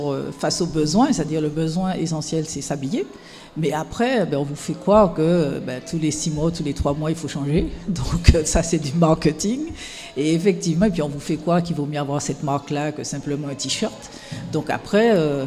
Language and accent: French; Sainte-Marie, Martinique, France; Je suis originaire de la Martinique, je suis née à Sainte-Marie.